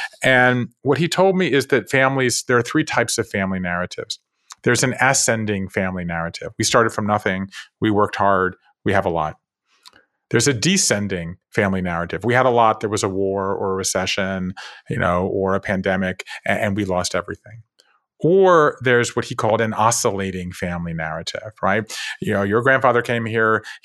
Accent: American South, United States; I grew up in the American South, so right, so we have hurricanes. We don't have wildfires like you guys have on the West Coast

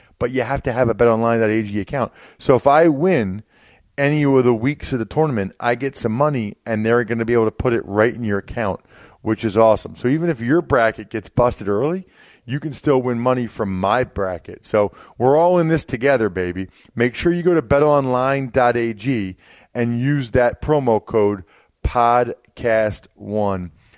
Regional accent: Pennsylvania, United States; I grew up outside of Philly, so I like the Philly team.

